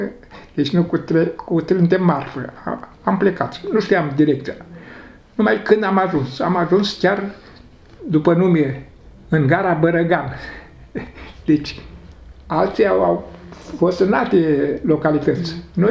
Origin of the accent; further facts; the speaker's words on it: Moldova; now in Romania; Pe motiv că noi suntem basarabeni și am fugit de ruși, de comunism.